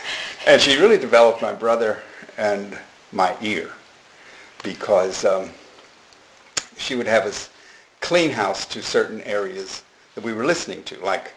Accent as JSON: {"language": "English", "town": "St. Louis", "region": "Missouri", "country": "United States", "tie": "born or raised there", "said": "I was in the suburbs of St. Louis."}